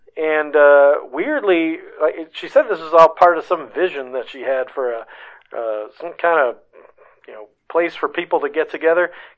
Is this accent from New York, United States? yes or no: no; Tucson, Arizona, United States; From Tucson.